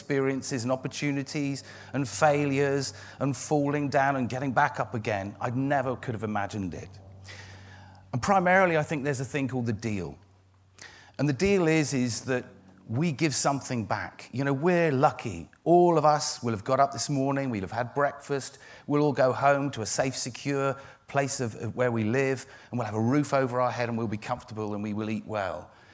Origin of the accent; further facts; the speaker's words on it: South West England, United Kingdom; Myself personally, I grew up on Dartmoor. My dad was a doctor, my mum was a nurse. And they took me, you know, I grew up on the edge of the moors.